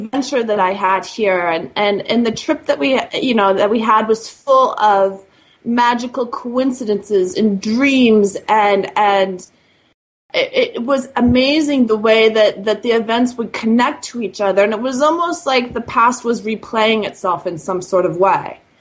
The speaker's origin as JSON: {"language": "English", "region": "California", "country": "United States", "said": "You know, I'm from California, and I love California because I was born there"}